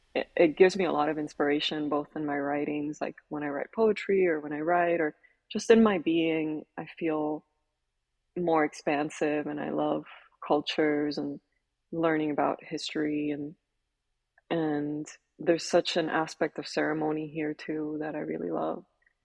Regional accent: Cuba; that tropical, colorful life that I grew up in Cuba.

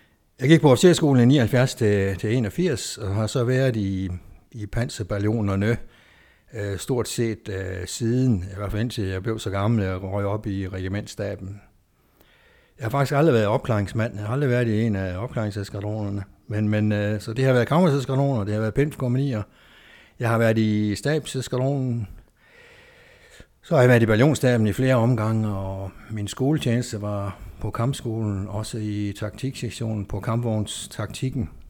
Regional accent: Bøvlingbjerg, Central Denmark Region, Denmark; Jeg er vestjyde af fødsel. Jeg er født i 1957 ude i Bøvlingbjerg herude vest for, hvor jeg gik i friskolen og på kommuneskolen.

